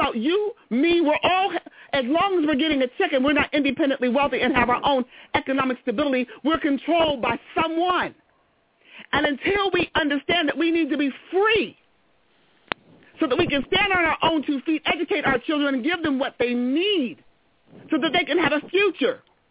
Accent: United States; But just because I tell you that I'm American and I can exercise my right

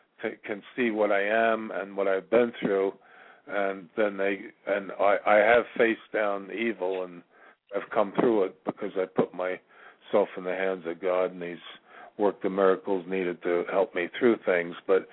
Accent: New York, United States; Well, I'm a 66-year-old male, disabled. I'm originally from New York

